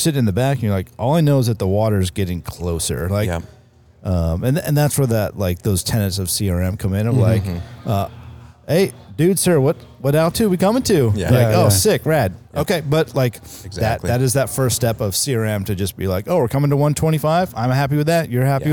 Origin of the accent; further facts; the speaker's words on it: Santa Cruz, California, United States; And I remember growing up in Santa Cruz where the water's 52 degrees.